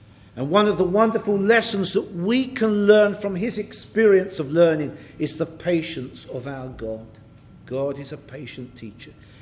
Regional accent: England, United Kingdom; And being English, I like to connect things up by putting the same capital letter in front of them.

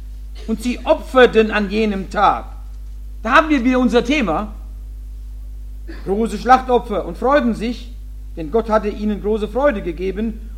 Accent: Philadelphia, Pennsylvania, United States; Auch bei uns in Philadelphia. Ich bin erst nach dem Alter, wo ich die Sonntagsschule verlassen hatte, war ich 14, sonntags morgens mitgegangen zum Brotbrechen.

